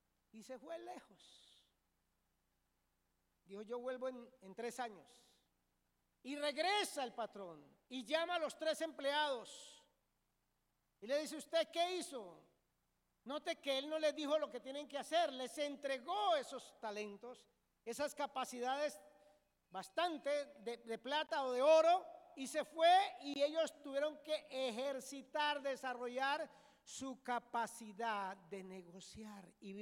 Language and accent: Spanish; Cundinamarca, Colombia; yo no soy tolimense, ya usted lo sabe, de nacimiento, pero de corazón sí. Y en Cundinamarca comemos tamales, pero por allá en diciembre, los cundinamarqueses.